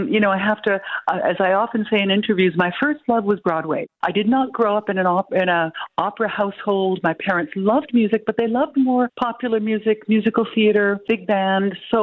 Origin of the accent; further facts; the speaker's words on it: Burlington, Ontario, Canada; You know, I'm Canadian through and through, raised in Burlington, went to elementary, high school, and, proud of that area, Hamilton